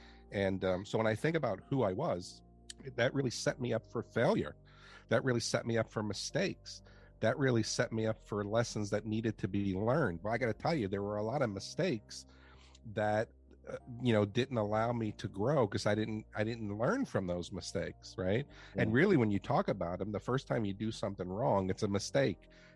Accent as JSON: {"language": "English", "town": "New York City", "region": "New York", "country": "United States", "tie": "born or raised there", "said": "I grew up in New York City, and it was a very, very interesting way to grow up, very, very tough way to grow up."}